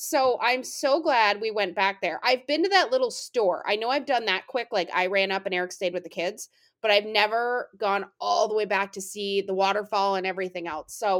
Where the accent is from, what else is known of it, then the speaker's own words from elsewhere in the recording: Canada; I'm Canadian